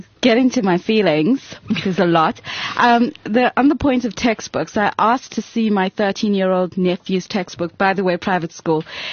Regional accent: South Africa; The second point of mentioning that I'm Indian is that I have to acknowledge my privilege.

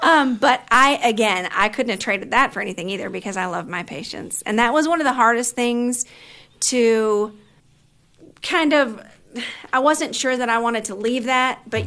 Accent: North Platte, Nebraska, United States; North Platte, Nebraska.

